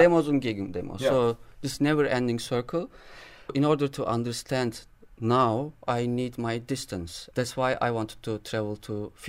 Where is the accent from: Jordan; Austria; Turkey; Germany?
Turkey; German is a second language; Und du sagst mir immer, dass ich ein Türke bin, und ich sage, dass ich komme aus der Türkei